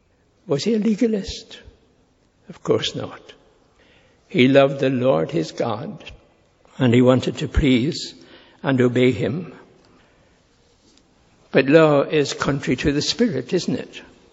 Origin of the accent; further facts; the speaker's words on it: Ireland; you see, I'm Irish, we drive on the left.